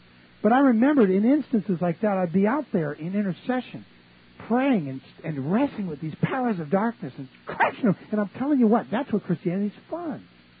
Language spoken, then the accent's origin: English; New Orleans, Louisiana, United States; I grew up in New Orleans, and I had an older brother.